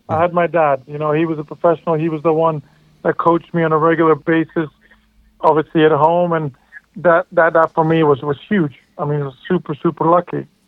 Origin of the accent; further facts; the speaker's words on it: Canada; now in England, United Kingdom; I moved from Canada to England, and, you know, I move across the world